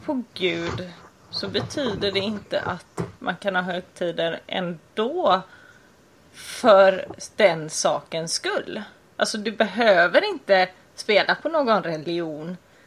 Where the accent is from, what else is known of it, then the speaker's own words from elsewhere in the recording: Västra Götaland County, Sweden; accent: Bohuslän; Ja, men ibland med lite bohuslänsk och lite göteborgsk dialekt